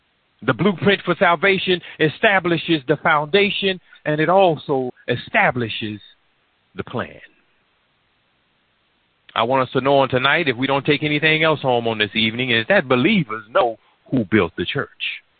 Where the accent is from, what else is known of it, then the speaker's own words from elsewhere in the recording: Florida, United States; He drew or did a lot of add-ons for a lot of the houses in the area that I was raised in down in Florida.